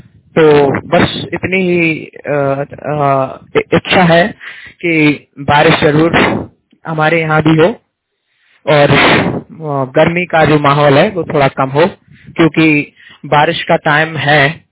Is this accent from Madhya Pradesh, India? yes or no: yes; Madhya Pradesh, India; हमारे यहाँ जो मेरा जिला है शिवपुरी